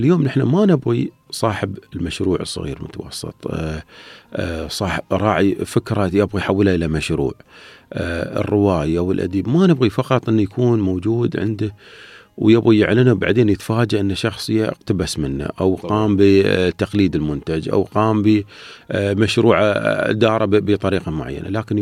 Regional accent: United Arab Emirates; عندنا نحن منتجات إماراتية

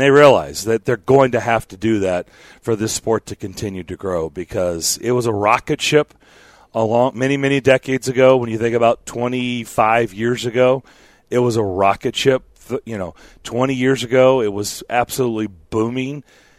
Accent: Ireland; I'm Irish. I don't tan. I just turned into a fire hydrant.

